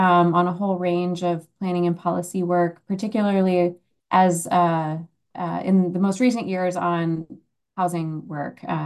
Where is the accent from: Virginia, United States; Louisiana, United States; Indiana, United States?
Indiana, United States; But I am originally from the Midwest. I'm from Northeast Indiana, and it's been nice to return to the Midwest this summer. after a lot of time out in the East.